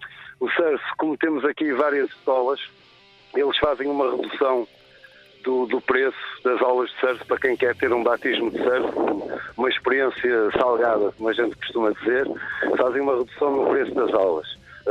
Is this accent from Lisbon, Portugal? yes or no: no; Moledo, Viana do Castelo, Portugal; Nós somos daqui de Moledo e sempre ouvimos bastante rock